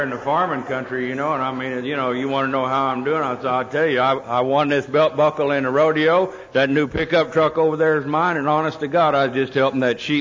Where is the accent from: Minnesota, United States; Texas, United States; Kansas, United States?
Texas, United States; born there; I was born out in Texas.